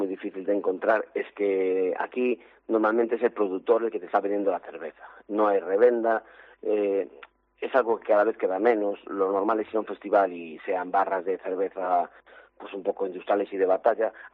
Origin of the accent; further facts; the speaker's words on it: Ourense, Galicia, Spain; Yo mismo soy de aquí de Ourense y somos gente muy de aquí.